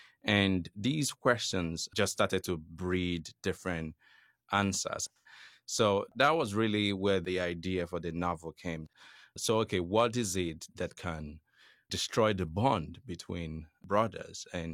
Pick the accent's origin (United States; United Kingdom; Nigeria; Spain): Nigeria; I'm a writer from Nigeria.